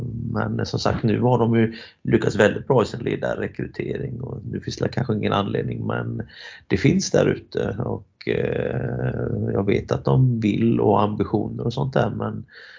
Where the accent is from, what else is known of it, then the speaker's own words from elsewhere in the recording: Gothenburg, Västra Götaland County, Sweden; Men det är svårt att bli profet i sin egen hemstad.